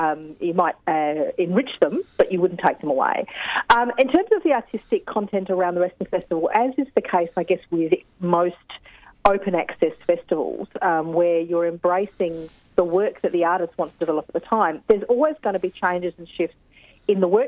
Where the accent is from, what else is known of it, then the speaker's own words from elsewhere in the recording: Adelaide, South Australia, Australia; moved away as an adult; now in Melbourne, Australia; I was been in Adelaide. That's where I was born and bred in Adelaide